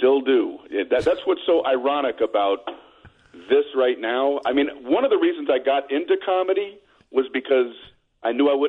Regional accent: Miami, Florida, United States; I grew up in Miami, Florida.

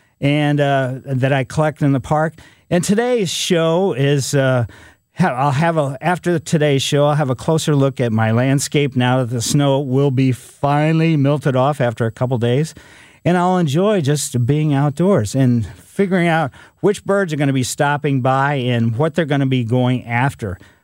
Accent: Ellisville, United States; The people across the street when I was growing up in Ellisville on Maple Lane

